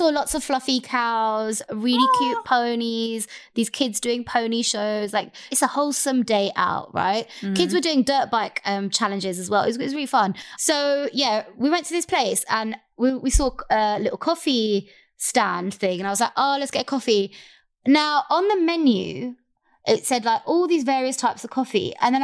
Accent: London, United Kingdom; And I was just like, yeah, I am the Londoner.

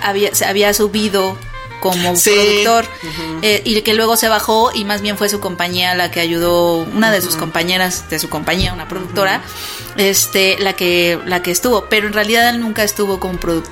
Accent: Mexico City, Mexico; como de dónde vienes, de la Ciudad de México. ¿Y te gusta venir de ahí?

